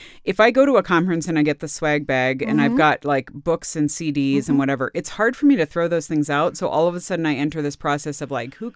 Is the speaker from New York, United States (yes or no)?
no; San Jose, California, United States; I grew up in San Jose, California.